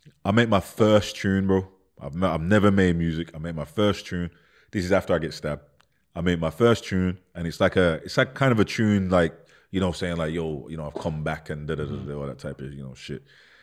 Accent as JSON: {"language": "English", "town": "Birmingham", "region": "West Midlands", "country": "United Kingdom", "said": "I'm just from Handsworth, innit? I'm from Brum, bro."}